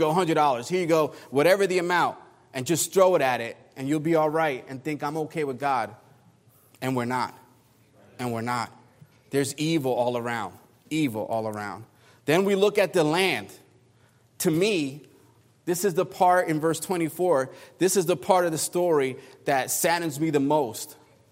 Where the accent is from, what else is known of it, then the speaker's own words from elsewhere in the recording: New Jersey, United States; so I'm originally from New Jersey, and New York was my backyard, and you know New York wants to be New Jersey